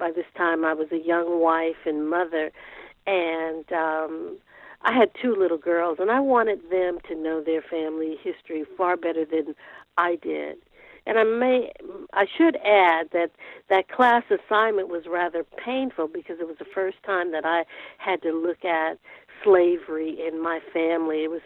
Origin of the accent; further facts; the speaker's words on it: Oakland, California, United States; And again, I grew up in Oakland, California. I saw the Black Panthers. They were omnipresent in my community